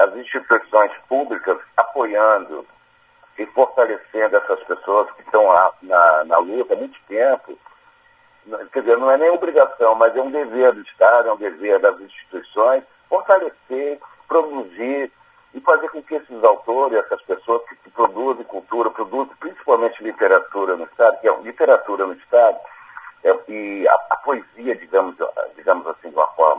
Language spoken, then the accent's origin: Portuguese; Rio de Janeiro, Brazil; born there; now in Vitória, Brazil; Nasci no Rio de Janeiro, mas estou aqui em Vitória desde 1990.